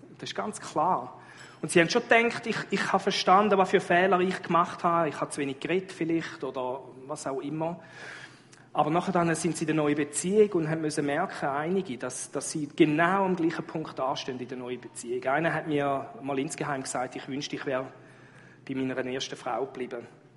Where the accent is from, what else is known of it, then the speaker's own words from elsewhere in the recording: Switzerland; Nur schon bei uns in der Schweiz.